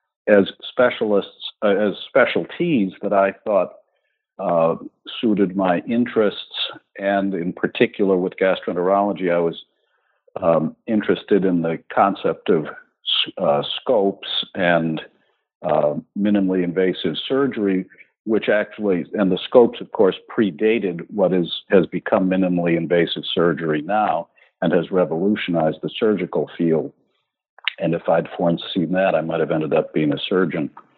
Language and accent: English; Milwaukee, Wisconsin, United States; born there; Certainly. I was born in Milwaukee, Wisconsin. Maybe that's starting too soon for you.